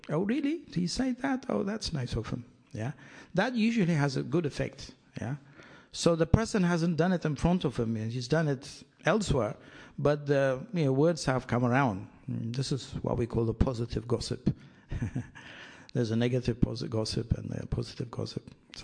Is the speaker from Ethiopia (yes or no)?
yes; Ethiopia; I'm from East Africa, born in Ethiopia.